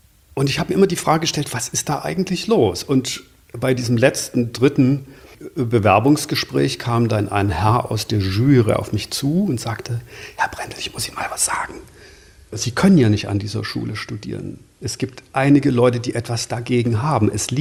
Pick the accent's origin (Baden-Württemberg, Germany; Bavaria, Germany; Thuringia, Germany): Thuringia, Germany; born there; Geboren bin ich 1959 in Thüringen.